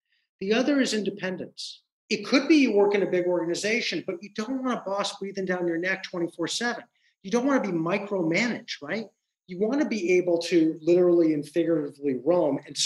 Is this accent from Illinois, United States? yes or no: no; Venice Beach, California, United States; Yes, some would say growing up in Venice Beach in the 1960s, Drew, made me a little nuts and off the beaten path.